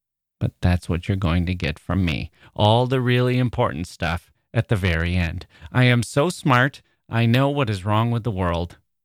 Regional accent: Indianapolis, Indiana, United States; Ken Hubbard, a newspaper humorist in my hometown of Indianapolis when I was growing up, wrote a joke a day for the Indianapolis News.

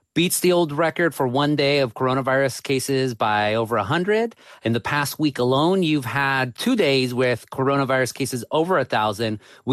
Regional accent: Anaheim, California, United States; But even my hometown of Anaheim, over the weekend, I was at somewhere in Anaheim

